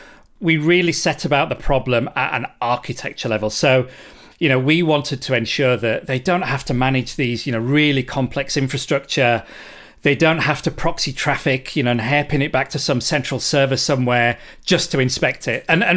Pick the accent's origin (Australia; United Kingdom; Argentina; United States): United Kingdom; or ZTNA as I'm British, I guess.